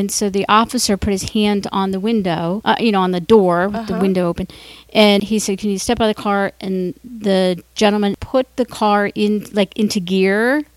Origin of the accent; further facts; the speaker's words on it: Cincinnati, Ohio, United States; One of them happened in my hometown of Cincinnati, Ohio.